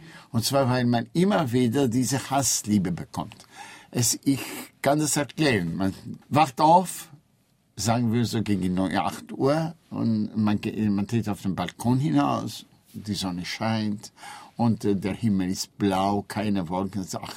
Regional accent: Istanbul, Turkey; Also meine Heimatstadt ist Istanbul. Wenn man mich fragt, woher kommen Sie? Ich sage immer, ich bin Istanbuler. Aber die Türkei ist nicht meine Heimat. Denn ich bin zu einer Zeit geboren und aufgewachsen in Istanbul

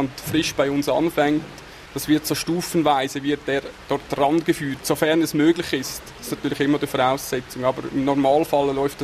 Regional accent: Zurich, Switzerland; Ich bin einfach im Zürich-Oberland aufgewachsen, nähe Greifensee, also von daher immer schon extrem der Bezug zu einem See, der war schon immer da.

